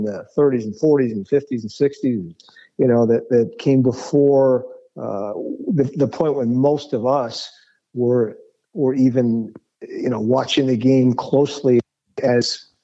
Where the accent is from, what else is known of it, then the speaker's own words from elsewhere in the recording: Chicago, Illinois, United States; Because I'm a Chicagoan